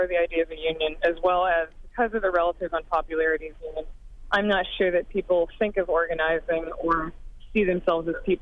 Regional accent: Madison, Wisconsin, United States; Just from growing up in Wisconsin and meeting the other folks who worked at Dad's plant and other Wisconsinites, especially folks, I'm from Madison

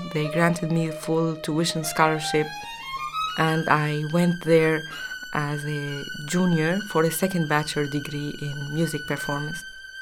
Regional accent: Aleppo, Aleppo Governorate, Syria; I'm a violinist from Aleppo, Syria.

